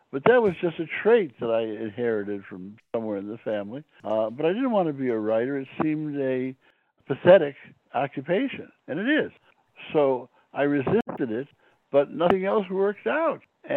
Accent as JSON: {"language": "English", "town": "Chicago", "region": "Illinois", "country": "United States", "tie": "born or raised there", "said": "I grew up in Chicago."}